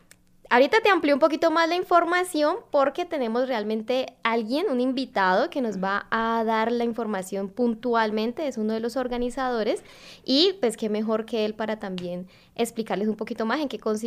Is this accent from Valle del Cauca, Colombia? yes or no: yes; Valle del Cauca, Colombia; now in Popayán, Colombia; soy de El Valle, estamos aquí cerquitica